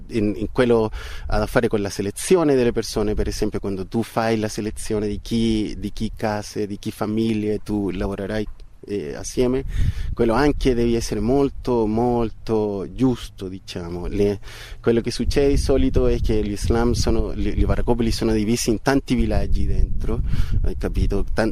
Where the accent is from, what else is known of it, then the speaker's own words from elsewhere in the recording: Chile; Italian is a second language; io vengo dal Cile, allora la povertà urbana è qualcosa alla che io sono stato già esposto